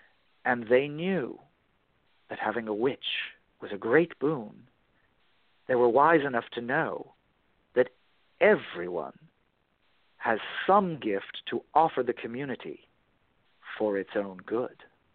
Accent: New England, United States; I grew up in New England as an atheist, a devout atheist.

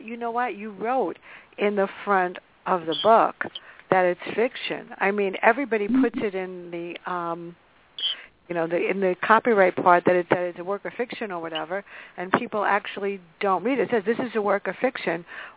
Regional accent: Bronx, New York, United States; And I grew up in the Bronx, and we were very famous.

